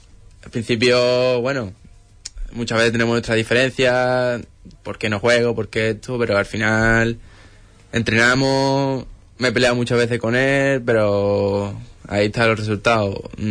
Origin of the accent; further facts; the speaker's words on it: Punta Umbría, Andalusia, Spain; y al final está al lado de casa, es mi pueblo, digamos, Punta Umbría